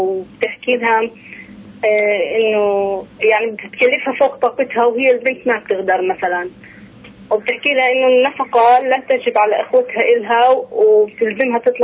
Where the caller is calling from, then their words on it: Jenin Governorate, Palestine; من منطقة جنين